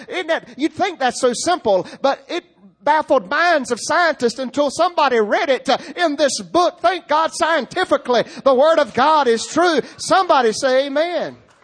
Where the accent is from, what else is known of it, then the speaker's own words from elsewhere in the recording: Rocky Mount, North Carolina, United States; born there; I was born in Rocky Mount. I had nothing to do with it. I just popped out at Nash General Hospital in 1971.